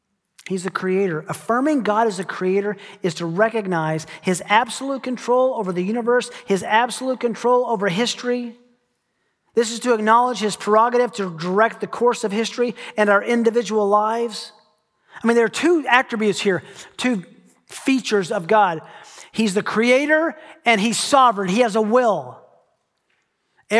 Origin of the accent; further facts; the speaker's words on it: United States; I love my country. I'm glad I'm an American.